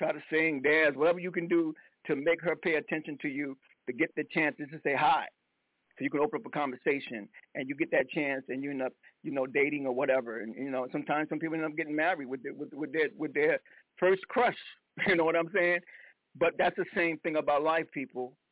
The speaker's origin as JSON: {"language": "English", "region": "South Carolina", "country": "United States", "tie": "born or raised there", "said": "And when I grew up in South Carolina, your parents tell you something, Lord Jesus, you better listen"}